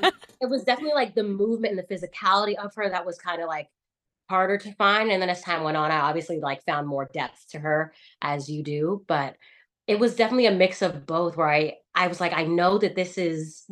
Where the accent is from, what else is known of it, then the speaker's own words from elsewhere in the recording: Houston, Texas, United States; also born or lived in Massachusetts, United States; I am from Texas. I was born in Massachusetts, but my family's been in Texas since I was 11. So that's going on like 14 years. So I just say I'm from Texas in Houston.